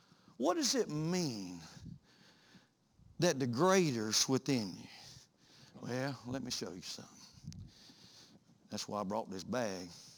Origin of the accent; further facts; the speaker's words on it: Buford, Georgia, United States; Hey, I'm not from Buford. I am Buford. That's a whole different ball game right there. The place where I was born and raised, you look through the back door of our house, and as the leaves are off the trees, I can see the back of the high school.